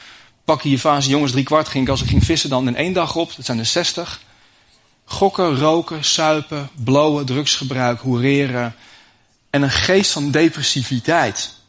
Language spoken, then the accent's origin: Dutch; Zaandam, North Holland, Netherlands; Ik ben opgegroeid in Zaandam. En ik liep er heel vaak langs in mijn puberjaren.